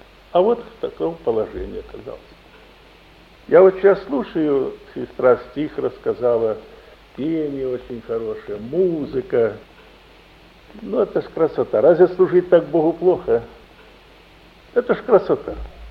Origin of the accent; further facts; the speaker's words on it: Russia; Я из России.